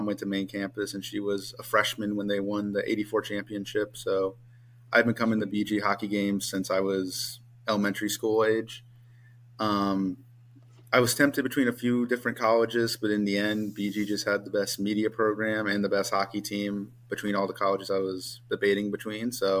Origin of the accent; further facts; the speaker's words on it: Clyde, Ohio, United States; I'm from Clyde, Ohio, a small town near Cedar Point.